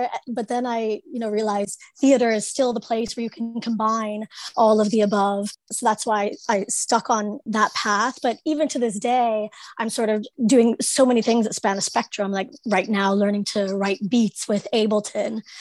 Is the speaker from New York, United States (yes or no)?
no; Ohio, United States; Yeah, I'm from Southern Ohio. People always say, oh, you still have your accent.